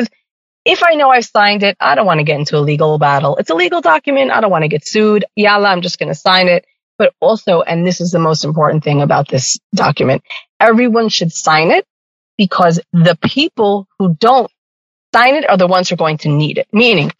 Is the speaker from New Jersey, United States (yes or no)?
yes; Lakewood, New Jersey, United States; also born or lived in Brooklyn; now in Beit Shemesh, Israel; So I moved to Beit Shemesh. I was born and raised in Lakewood, New Jersey. When before Lakewood was Brooklyn, I should say.